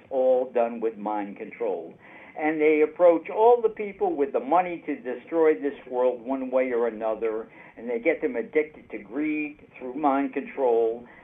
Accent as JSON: {"language": "English", "region": "New York", "country": "United States", "said": "I'm sure I'm from New York"}